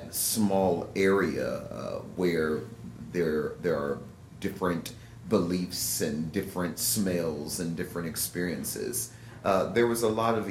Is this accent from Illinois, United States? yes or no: no; Louisville, Kentucky, United States; even when growing up in Louisville, I was always told that you should never go past 9th and Broadway because that's a dangerous part of the town.